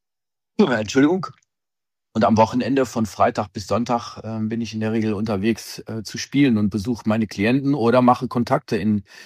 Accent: Dortmund, North Rhine-Westphalia, Germany; also born or lived in Hamburg; Er ist dann nach Dortmund gewechselt, meine Heimatstadt.

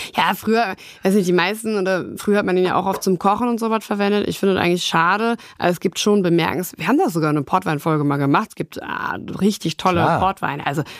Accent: Rhineland, Germany; ich komme ja aus dem Rheinland, ne? Sind die Katholiken stark vertreten.

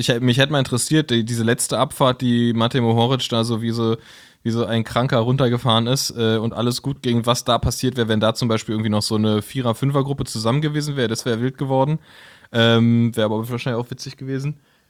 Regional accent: Berlin, Germany; nee, wir sind aus Berlin, also Berliner Kennzeichen.

